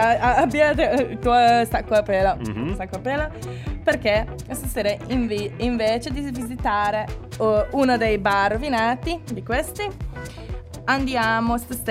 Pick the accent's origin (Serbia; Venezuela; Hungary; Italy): Hungary; Buda, Budapest; Italian is a second language; Io non volevo. Sono da Buda.